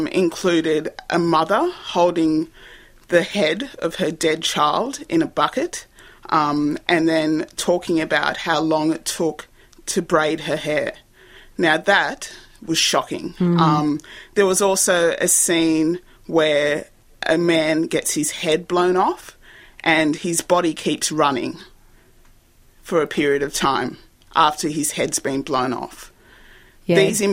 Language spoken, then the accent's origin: English; New South Wales, Australia; I grew up in the Hunter Valley.